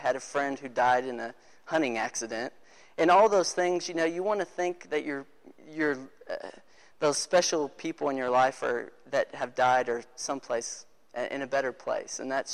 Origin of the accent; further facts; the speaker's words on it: Oklahoma, United States; moved away as an adult; let's see. I am from Oklahoma, moved out here about a year ago, graduated from college, moved out here, and I didn't know anyone.